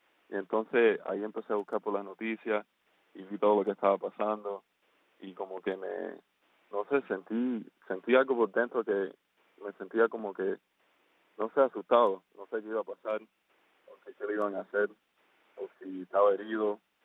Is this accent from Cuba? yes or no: yes; Havana, Cuba; moved away; yo crecí con él allá en Cuba.